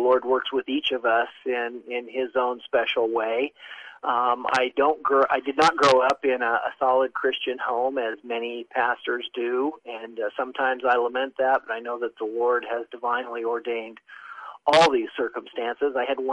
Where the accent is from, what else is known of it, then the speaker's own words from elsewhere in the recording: Montana, United States; I was born in Montana. He moved to Idaho, and we were able to visit in the summer, which I thought was wonderful because the community I grew up in, southwest Montana, was very conservative.